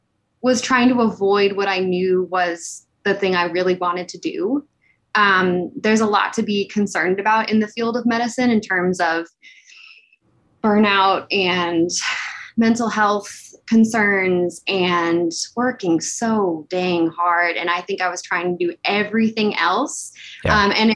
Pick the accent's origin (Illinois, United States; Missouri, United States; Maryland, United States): Illinois, United States; I am from Illinois. I went to Northwestern for undergrad.